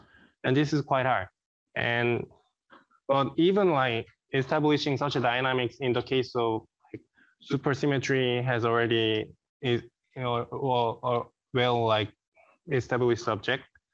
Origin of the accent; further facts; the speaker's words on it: South Korea; English is a second language; moved away as an adult; now in Canada; So I'm from South Korea.